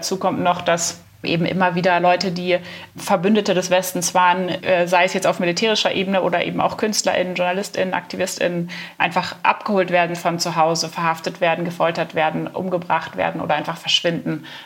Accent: Bavaria, Germany; Ich komme aus Bayern, ich kenne die Berge

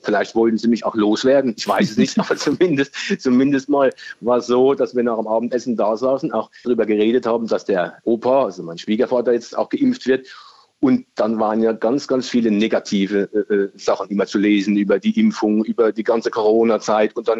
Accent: Rhineland-Palatinate, Germany; Und gerade bei uns in der Pfalz ist es ja immer schön.

